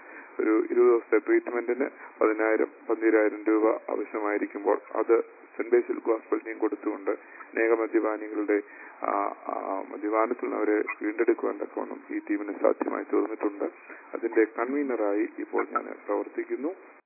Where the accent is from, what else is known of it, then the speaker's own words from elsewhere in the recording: Pathanamthitta, Kerala, India; ഞാൻ പത്തനംതിട്ട സ്വദേശിയാണ് എന്ന് എന്നെ ഇൻട്രൊഡ്യൂസ് ചെയ്തു.